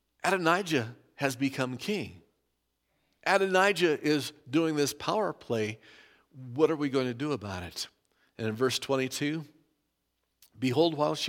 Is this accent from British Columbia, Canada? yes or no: yes; White Rock, British Columbia, Canada; Had a neighbor that grew up at my house when I grew up over on Rover here in White Rock